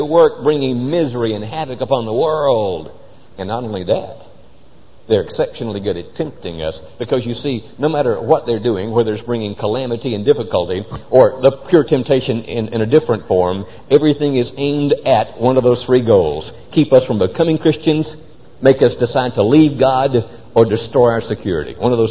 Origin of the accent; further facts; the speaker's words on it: Rose Hill, Alabama, United States; I'm originally from Rose Hill, Alabama. Population in 1960 was 160.